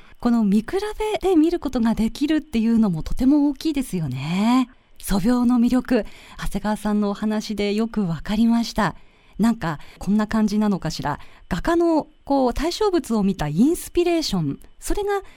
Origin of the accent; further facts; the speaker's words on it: Ibaraki, Japan; 私たち茨城県民にとって馴染み深いものになった